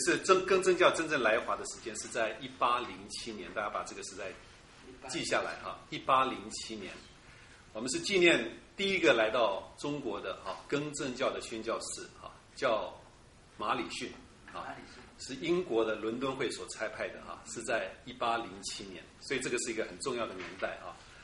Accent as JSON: {"language": "Chinese", "country": "Taiwan", "said": "我们从台湾来的啊"}